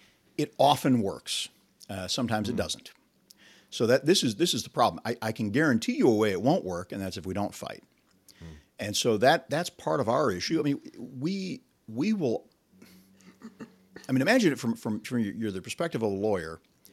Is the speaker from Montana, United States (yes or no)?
no; Illinois, United States; I came from Illinois where I've seen people, you know, this issue is very hot in a more blue state.